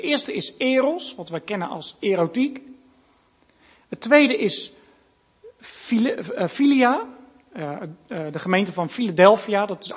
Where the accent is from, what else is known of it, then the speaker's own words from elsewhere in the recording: Rotterdam, South Holland, Netherlands; als Rotterdammer zouden we natuurlijk kunnen zeggen